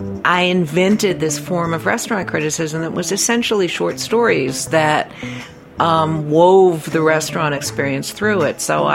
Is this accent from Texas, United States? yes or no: no; New York, United States; You know, and I'm a New Yorker.